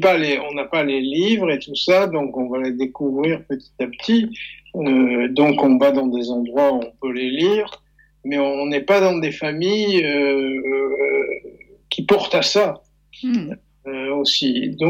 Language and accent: French; Marseille, Provence-Alpes-Côte d'Azur, France; moved away as an adult; qu'on avait entre 15 et 16, 17 ans, j'ai quitté Marseille, c'était 20 ans, je crois, hein.